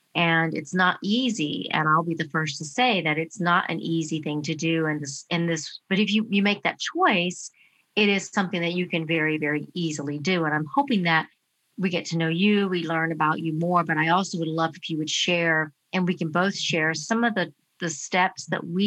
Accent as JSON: {"language": "English", "region": "North Carolina", "country": "United States", "said": "And, you know, I come from North Carolina, so I know what it's like. It's a farm farm area"}